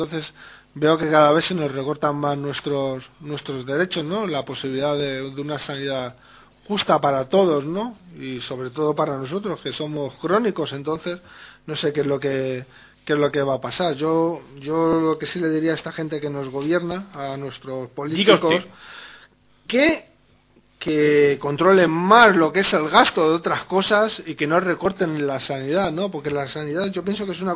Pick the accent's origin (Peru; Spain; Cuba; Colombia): Spain; Parla, Community of Madrid; somos de Parla, yo estuve en el hospital de Parla